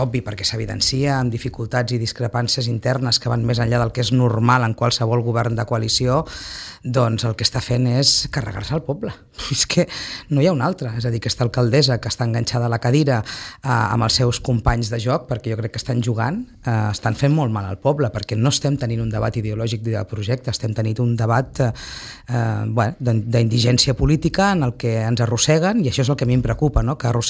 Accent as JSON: {"language": "Catalan", "town": "Sitges", "region": "Catalonia", "country": "Spain", "said": "tinc un camí traçat de compromís amb Sitges, amb el meu poble"}